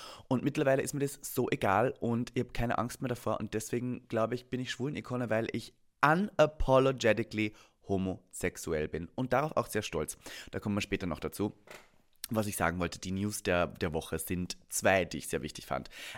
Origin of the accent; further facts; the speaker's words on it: Berlin, Germany; Also ich bin groß geworden in Berlin als queere Person